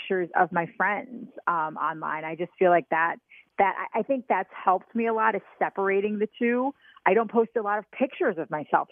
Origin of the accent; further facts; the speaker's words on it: Wisconsin, United States; I'm obviously from Wisconsin.